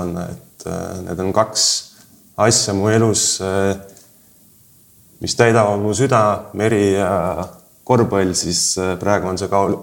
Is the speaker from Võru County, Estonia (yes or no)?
no; Saare County, Estonia; üles olen kasvanud Papissaare sadamas, täpselt seal sadamas, kus siis Vilsandipaat välja sõidab, mõõda munakivi teed olen oma koolipõlve käinud